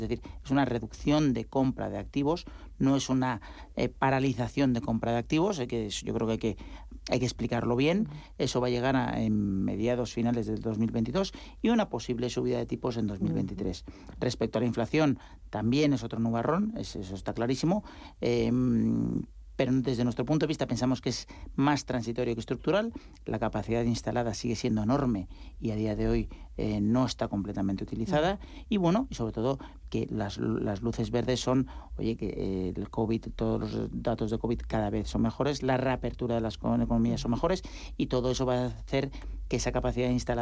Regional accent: Galicia, Spain; y ya sabes que yo soy gallego

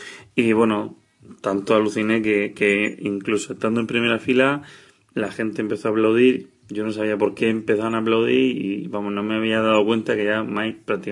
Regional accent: Murcia, Region of Murcia, Spain; soy de Murcia

